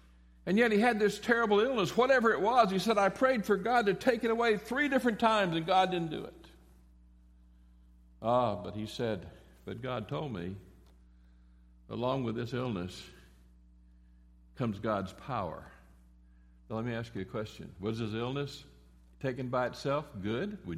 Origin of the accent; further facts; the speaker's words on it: Florida, United States; I was a freshman from Florida.